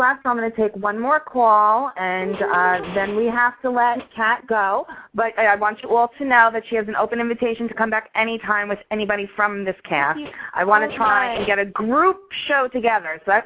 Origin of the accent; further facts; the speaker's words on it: Yonkers, New York, United States; Oh, this Yonkers girl trying to talk like she's from the South.